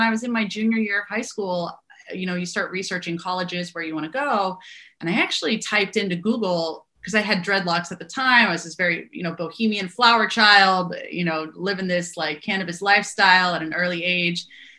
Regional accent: Austin, Texas, United States; also born or lived in San Diego, United States; I was born in San Diego, California, and lived there until I was about 9 or 10. And then I went over to Austin, Texas.

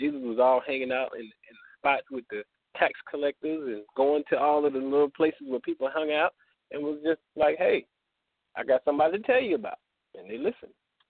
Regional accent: Tuskegee, Alabama, United States; now in Atlanta, United States; Right now I'm located in ATL, Atlanta, Georgia. And but originally, you know, I'm from a little historic town in Tuskegee, Alabama

